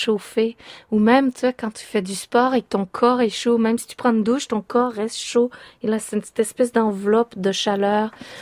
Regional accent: Canada; je pense que ça vient du fait que ben, j'ai grandi au Canada

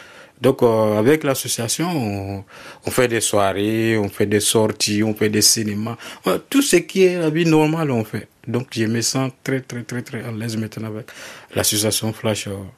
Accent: Mali; now in France; comme je suis malien

